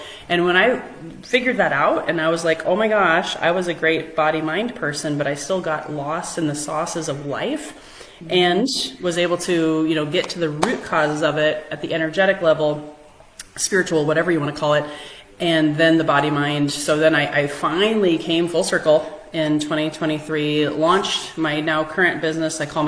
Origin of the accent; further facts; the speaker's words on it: Minneapolis, Minnesota, United States; And I may be a little sensitive to this right now because of what's happening in Minneapolis, my hometown.